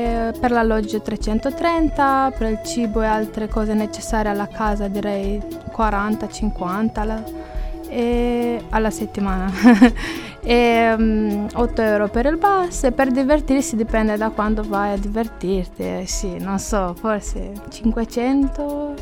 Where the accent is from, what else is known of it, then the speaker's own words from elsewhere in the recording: Romania; now in Cagliari, Italy; Vengo da Romania.